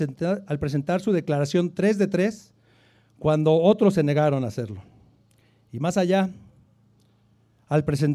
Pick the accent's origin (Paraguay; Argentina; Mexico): Mexico; como mexicanos enfrentamos un reto común entre sociedad y gobierno.